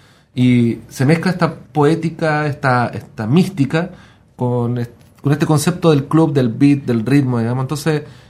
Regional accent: southern Chile, Chile; Nosotros somos del sur de Chile, donde hay una cultura mapuche súper viva, donde hay influencia hispana, donde hay influencia de la cultura chilota, que está un poco más al sur de Valdivia, influencia alemana.

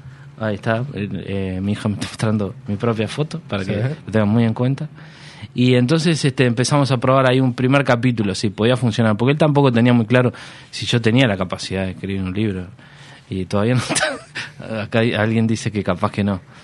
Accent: Uruguay; yo creo que soy un uruguayo tipo mirar Código País

